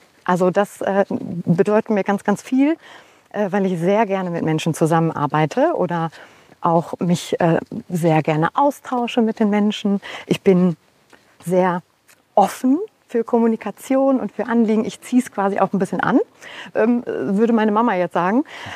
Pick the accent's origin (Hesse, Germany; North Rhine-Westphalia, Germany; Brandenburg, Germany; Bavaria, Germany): North Rhine-Westphalia, Germany; Oberhausen; Ich komme aus Oberhausen, bin 47 Jahre alt.